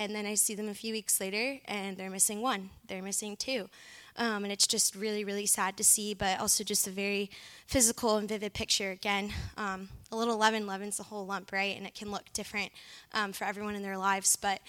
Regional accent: Harrisonburg, Virginia, United States; now in Philadelphia, United States; I'm actually originally from Harrisonburg, Virginia, in the Shenandoah Valley. I moved to Kensington, Philadelphia about 3 years now this summer.

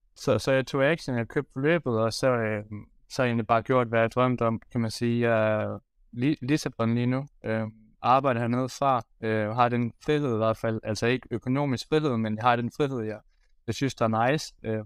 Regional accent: Kolding, Region of Southern Denmark, Denmark; now in Lisbon, Portugal; Jeg er fra Kolding af.

